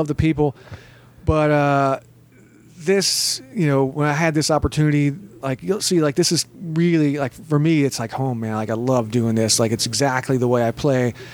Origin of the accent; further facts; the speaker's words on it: Texas, United States; moved away as an adult; now in Las Vegas, United States; I'm Texas myself.